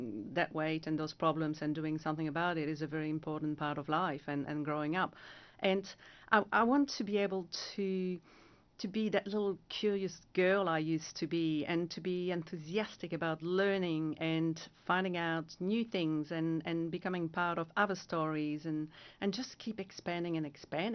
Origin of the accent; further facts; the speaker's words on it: Belgium; now in Australia; I come from Belgium and I have been living in Australia since the early 80s. But there's always a little part of me which is Belgian. And there is a part of me which is Australian, who has become Australian.